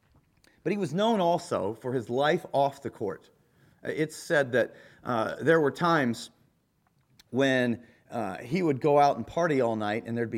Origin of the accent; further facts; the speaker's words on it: Kansas, United States; I grew up in the Midwest in the state of Kansas.